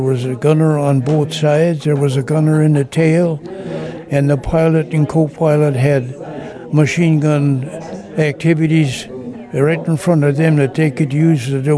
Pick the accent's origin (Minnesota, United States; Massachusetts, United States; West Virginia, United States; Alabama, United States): Minnesota, United States; St. Paul; I was born and raised in St. Paul on the east side by Lake Phelan. Grew up there, went to high school there, and then the war broke out.